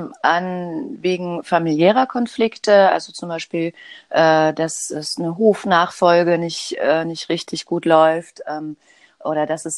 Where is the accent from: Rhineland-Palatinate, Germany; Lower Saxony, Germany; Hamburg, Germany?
Hamburg, Germany; Ich komme aus Hamburg und lebe in Hamburg im Alstertal. Ich bin 51 Jahre alt